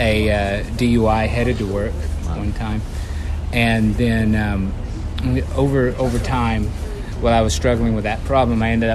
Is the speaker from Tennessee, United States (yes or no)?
no; Sapulpa, Oklahoma, United States; Okay. Well, I grew up in Sepulpa. It's a suburb of Tulsa, Oklahoma.